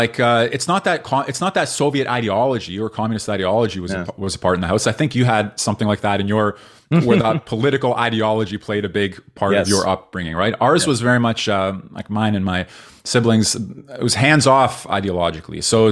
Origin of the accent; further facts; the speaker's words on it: Windsor, Ontario, Canada; I was born in Windsor, Ontario, in Canada. My family had left Chisinev, Moldova, from the former Soviet Union in 1980, and I was born in 1983, so Canadian born and raised.